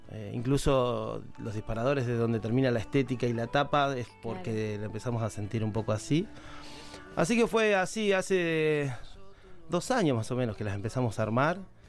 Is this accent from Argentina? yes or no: yes; Rauch, Buenos Aires Province, Argentina; La mayoría somos de Rauch, provincia de Buenos Aires